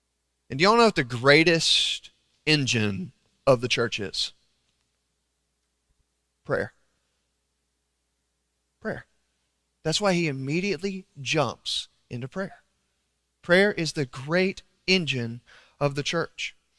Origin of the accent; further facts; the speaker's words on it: Alabama, United States; also born or lived in Texas; I'm from Northeast Alabama. Many people think I'm from Texas. I was just exiled there for 2 years.